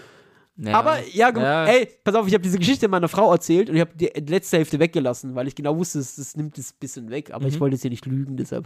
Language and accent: German; Germany; ich bin Deutscher